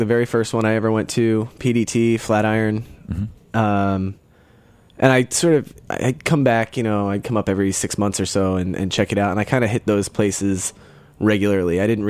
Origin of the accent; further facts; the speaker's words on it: Philadelphia, Pennsylvania, United States; now in North Carolina, United States; I grew up in Philadelphia.